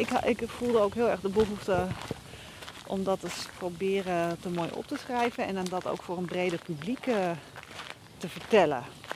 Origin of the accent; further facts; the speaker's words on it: Luttelgeest, Flevoland, Netherlands; ik ben opgegroeid in Luttelgeest aan de rand van de Noordoostpolder. Dus wij keken vroeger thuis uit op de oude kronkelende zeedijk die in de tijd van de Zuiderzee het water tegen moest houden.